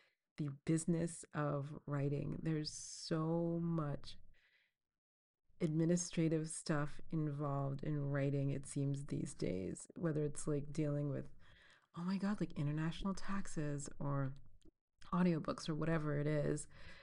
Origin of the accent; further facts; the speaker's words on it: New York, United States; I grew up in New York.